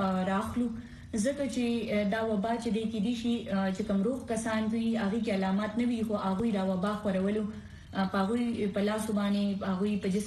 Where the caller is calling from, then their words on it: Peshawar, Khyber Pakhtunkhwa, Pakistan; زه د پیښور اوسیدونکی یم.